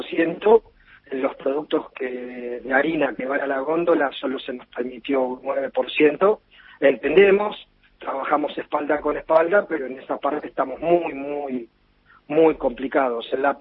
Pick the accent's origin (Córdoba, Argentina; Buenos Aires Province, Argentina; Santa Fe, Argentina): Buenos Aires Province, Argentina; Junín; o una que está en Junín, de donde soy yo, digamos, ¿no?